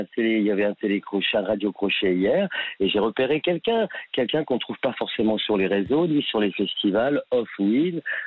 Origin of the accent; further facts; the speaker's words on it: Île-de-France, France; Moi, je suis de Seine-et-Marne